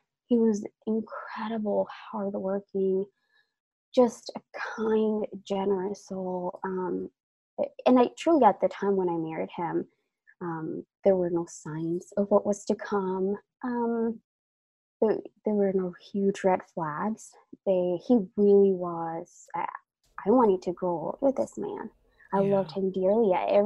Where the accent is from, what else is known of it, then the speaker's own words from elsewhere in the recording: Colombia; I grew up in Colombia, and my mom was a single mother.